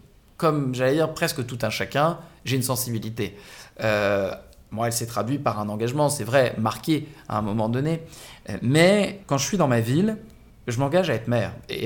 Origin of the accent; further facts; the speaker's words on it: Le Trait, Normandy, France; Je suis d'ici. Moi, je suis né à Rouen, mais en réalité, j'ai passé mon enfance et ma vie au Trait, commune voisine de Duclair.